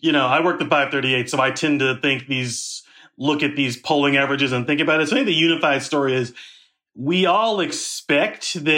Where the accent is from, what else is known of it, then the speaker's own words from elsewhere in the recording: Louisville, Kentucky, United States; so I grew up in Louisville, worked at the Courier Journal, the paper here.